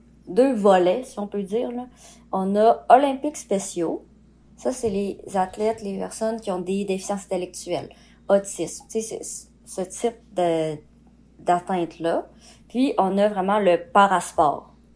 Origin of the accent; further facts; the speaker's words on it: Quebec, Canada; moi, c'est ça, je viens du Saguenay.